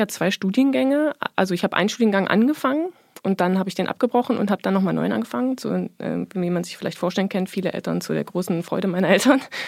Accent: Erfurt, Thuringia, Germany; born there; ich bin geboren in der DDR, in Erfurt. Und meine Mutter auch.

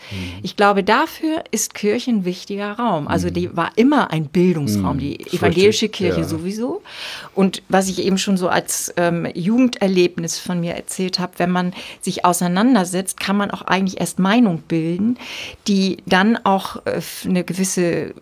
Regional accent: Wesselburen, Schleswig-Holstein, Germany; Also sonst in so einem Dorf, ich bin ja im Dorf aufgewachsen.

